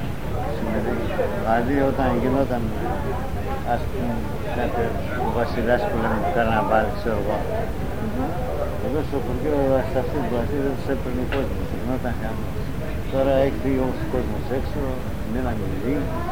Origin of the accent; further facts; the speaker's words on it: Petrota, East Macedonia and Thrace, Greece; Καταγωγή του πατέρα μου είναι γνήσια, εγώ ο Πετροτιώτης.